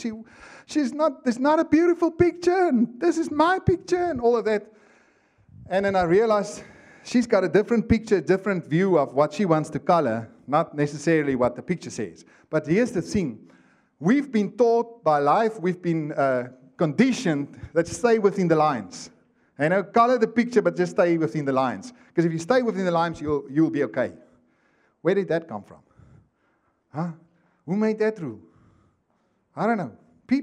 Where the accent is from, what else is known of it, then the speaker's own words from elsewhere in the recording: Karasburg, Karas Region, Namibia; I went to my hometown, Karasburg, which is like, you know, you blink your eye and you're through